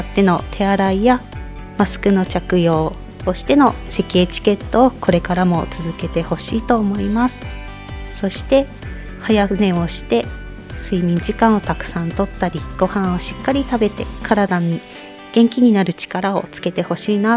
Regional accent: Yokote, Akita, Japan; 横手市出身です。

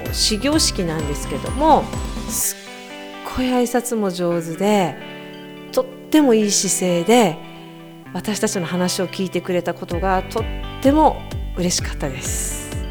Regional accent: Miyakojima, Okinawa, Japan; 沖縄県宮古島市から来ました

